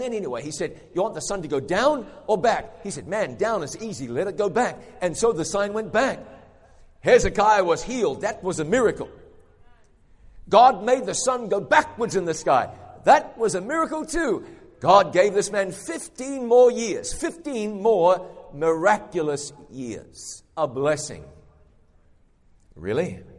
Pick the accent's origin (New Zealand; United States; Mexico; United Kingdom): New Zealand; when I go home to my home country of New Zealand, the very first place I go is the cemetery.